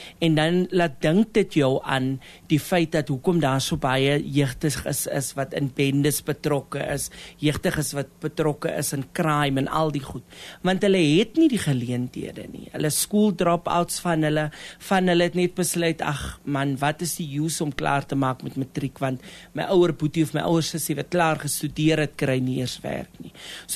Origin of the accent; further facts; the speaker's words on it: Steinkopf, Northern Cape, South Africa; ek is oorspronklik van Steenkamp.